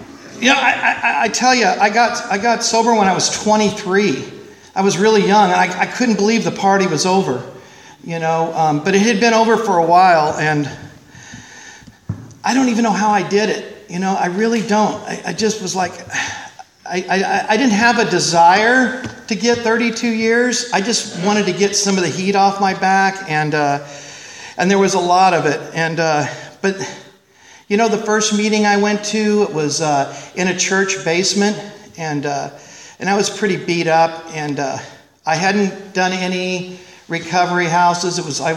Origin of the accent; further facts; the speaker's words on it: Lompoc, California, United States; So I am from Lompoc, and at least I'm in a place that everyone knows where that's at.